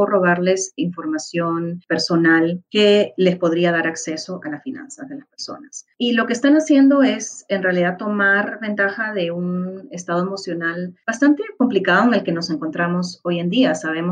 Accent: Lima, Peru; Yo me crié en Lima, en Perú.

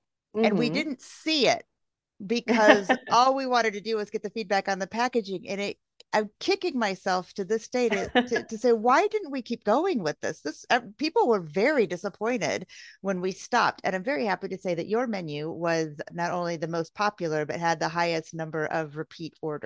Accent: Michigan, United States; now in Amsterdam, Netherlands; Yeah, because we're both Midwestern girls. You're from Ohio. I'm originally from Michigan, the Michigan-Indiana border. Both found ourselves in Amsterdam.

